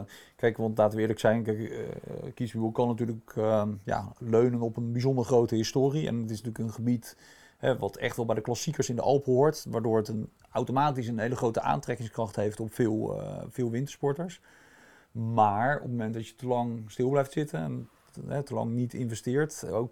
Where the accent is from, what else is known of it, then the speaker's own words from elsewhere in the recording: Netherlands; En in Kierberg komen we als Nederlanders natuurlijk bijzonder graag met de bijbehorende apenski.